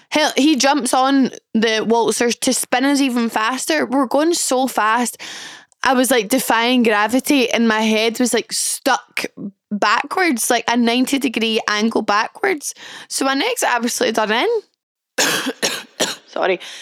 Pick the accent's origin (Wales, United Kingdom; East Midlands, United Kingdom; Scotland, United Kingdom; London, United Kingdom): Scotland, United Kingdom; Glasgow; I was at a festival all weekend here in my hometown of Glasgow, Transmit Festival.